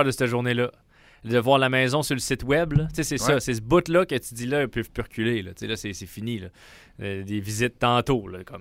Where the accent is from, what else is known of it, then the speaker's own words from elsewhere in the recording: Saint-Augustin, Quebec, Canada; où j'ai grandi à Saint-Augustin, un de mes grands ports d'attache de cette ville.